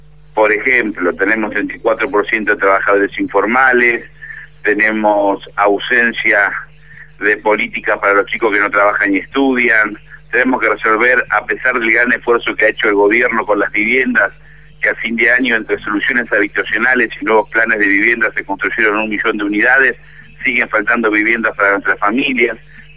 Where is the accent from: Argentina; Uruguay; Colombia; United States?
Argentina; como peronista, como kirchnerista, como argentino